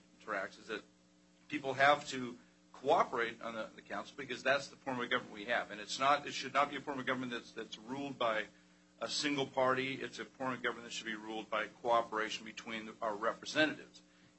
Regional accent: Black Diamond, Washington, United States; I'm from Black Diamond.

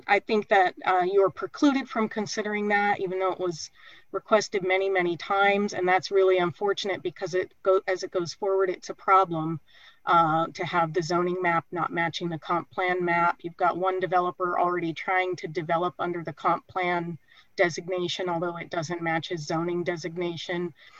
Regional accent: Black Diamond, Washington, United States; now in Bellevue, United States; and I live in Bellevue, and I grew up in Black Diamond

